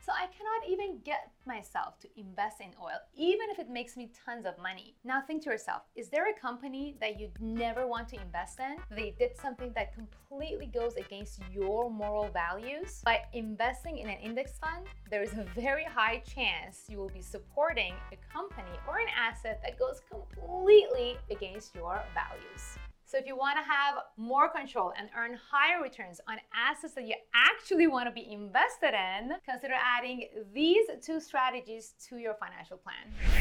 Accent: Iran; You see, I'm from Iran

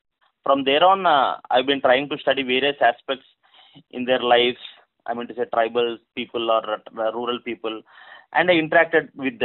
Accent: Visakhapatnam, Andhra Pradesh, India; English is a second language; now in Hyderabad, India; I'm basically from Visakhapatnam, Andhra Pradesh, and settled in Hyderabad.

